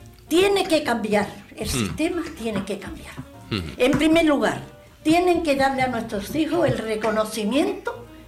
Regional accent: Andalusia, Spain; somos españoles, somos libres, somos andaluces, somos trabajadores

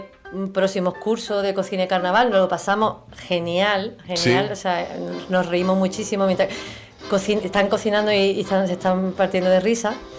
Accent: Cádiz, Andalusia, Spain; Sí, yo soy muy gaditana.

